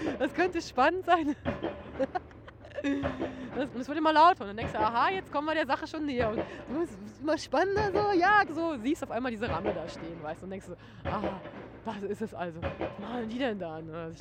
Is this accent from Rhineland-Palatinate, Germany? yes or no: no; Berlin, Germany; Als Berliner bin ich ja mehr so dagegen, dass hier noch mehr gebaut wird.